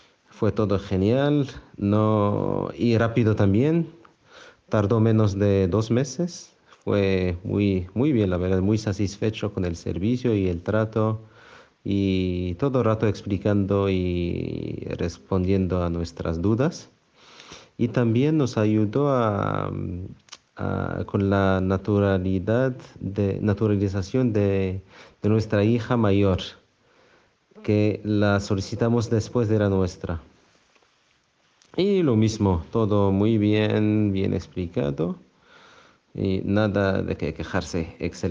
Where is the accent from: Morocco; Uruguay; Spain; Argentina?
Morocco; Spanish is a second language; now in Mexico; Soy de origen marroquí